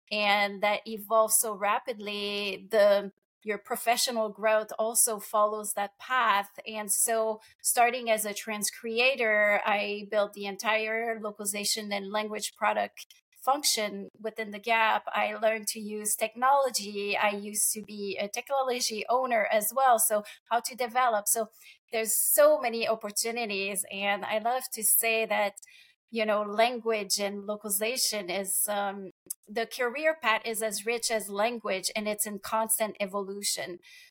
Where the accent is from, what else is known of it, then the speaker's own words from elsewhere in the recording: Quebec, Canada; English is a second language; Growing up in Quebec and coming from a small region and where nobody speaks English, well, at least at the time, I was passionate about language.